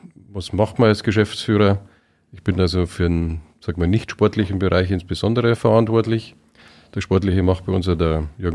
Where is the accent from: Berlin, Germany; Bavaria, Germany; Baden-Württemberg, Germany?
Bavaria, Germany; Munich; born there; Ja, bin gebürtiger Münchner, wenn man vielleicht immer noch ein bisschen hört, kein eingeborener Oberpfälzer.